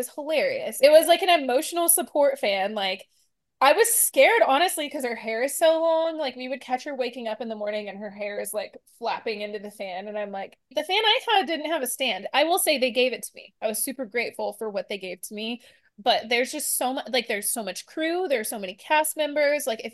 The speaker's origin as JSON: {"language": "English", "region": "Oklahoma", "country": "United States", "said": "I am from Oklahoma. And we have summers where it's 90 degrees, 100 degrees, and like 90% humidity."}